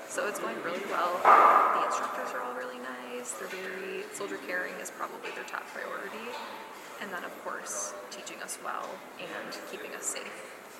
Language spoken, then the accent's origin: English; Cashel, Wisconsin, United States; And I'm from Cashel, Wisconsin.